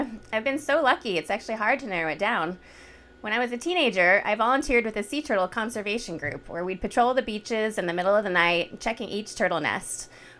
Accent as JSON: {"language": "English", "region": "California", "country": "United States", "tie": "born or raised there", "said": "I grew up in the East Bay near the Lindsay Wildlife Museum and the Lawrence Hall of Science"}